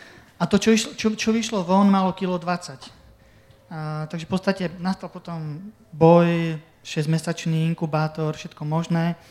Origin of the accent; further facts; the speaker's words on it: Žilina Region, Slovakia; lebo u nás na Orave, v meste, kde pochádzam, sa v lete lezie po skalách a v zime sa lyžuje po tých horách.